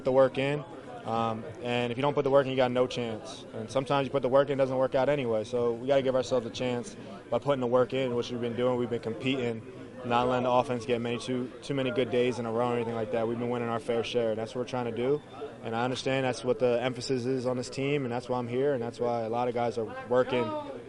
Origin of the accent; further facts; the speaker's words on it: New Jersey, United States; Going back to my home state, I was a Jersey kid. I played at Rutgers.